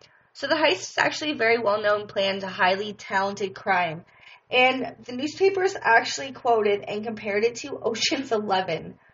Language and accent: English; Ontario, Canada; So, I'm actually from Ontario, and I didn't even know about this case, even though I live in Canada